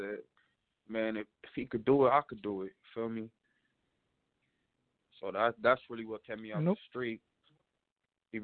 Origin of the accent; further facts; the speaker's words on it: San Bernardino, California, United States; I'm from SoCal. I'm from Southern California. San Bernardino, California.